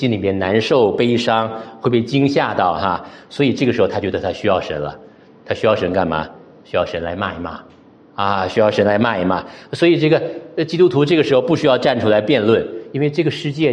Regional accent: Shenyang, Liaoning, China; 那我老家是东北的，我是沈阳人，我们东北就是比较就是不太愿意暴露自己的软弱啊。

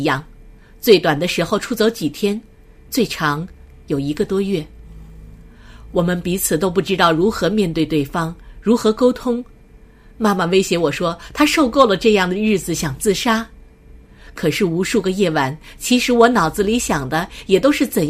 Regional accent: Shenzhen, Guangdong, China; also born or lived in Xi'an; now in Stamford, United States; 我出生在西安，在很多个城市生活过，然后兜兜转转，现在定居在美国康州一个叫斯坦福的小城市。其实我很小就接触了基督教，那时候我们家在深圳，

